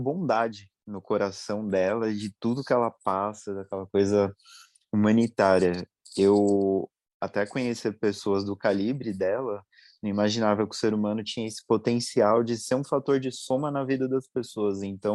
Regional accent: São Paulo, Brazil; eu sou do estado de São Paulo, cidade de São Paulo, tenho 36 anos

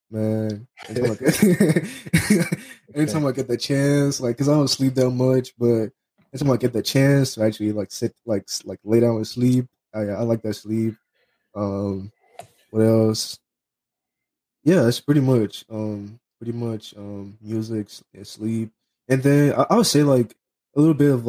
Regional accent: Lagos, Nigeria; also born or lived in Virginia; now in Dallas, United States; I was born and raised in Nigeria, Lagos, Nigeria. Moved over here a couple of years ago. I lived in Virginia for a little bit, and then later on moved to Texas. I'm currently in Dallas, Texas right now.

